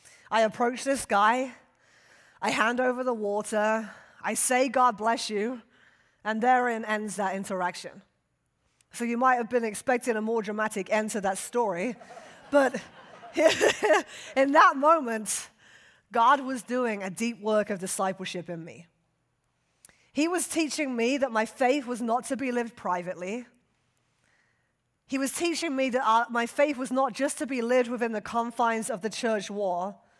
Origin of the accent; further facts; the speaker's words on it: United Kingdom; Now, he's a very handsome Puerto Rican, and I am a Brit, and so we like to affectionately refer to one another as